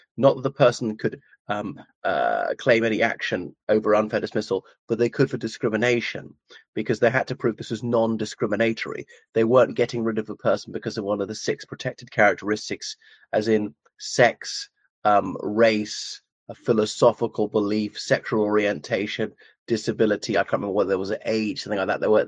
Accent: Ireland; from Ireland.

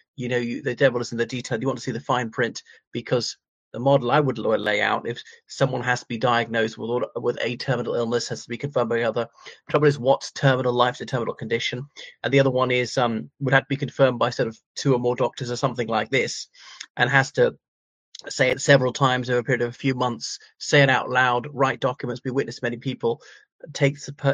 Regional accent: Ireland; from Ireland.

